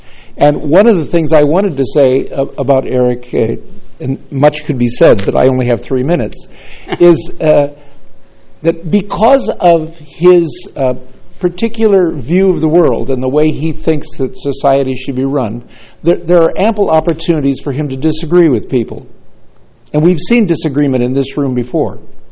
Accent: Nipomo, California, United States; I'm from Napomo

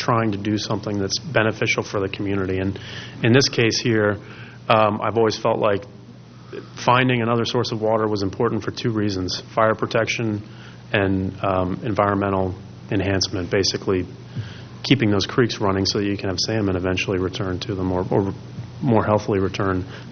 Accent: Washington, District of Columbia, United States; You know, I'm from the Washington, D.C. area, so only over the past decade have I become familiar with the Coastal Commission.

